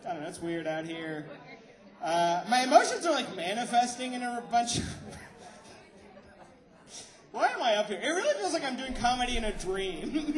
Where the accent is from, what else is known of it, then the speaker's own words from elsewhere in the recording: Atlanta, Georgia, United States; I'm going to do comedy. I'm a comedian from Atlanta.